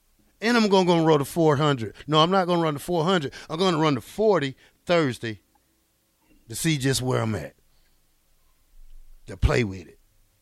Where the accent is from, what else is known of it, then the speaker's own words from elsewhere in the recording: Southern United States, United States; Me neither. I'm from the South. I know how we play down there.